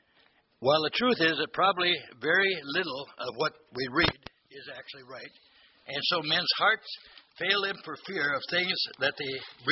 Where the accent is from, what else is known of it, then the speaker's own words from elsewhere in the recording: Missouri, United States; You know, I'm from Missouri. I got to see to believe.